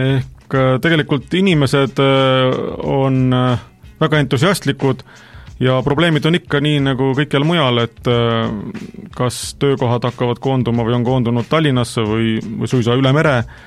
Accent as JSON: {"language": "Estonian", "region": "Jõgeva County", "country": "Estonia", "said": "pärit olen ma Jõgevamaalt lõpetanud või käinud koolis ja lõpetanud ka Oskar Lutsu nimelise Palamuse gümnaasiumi"}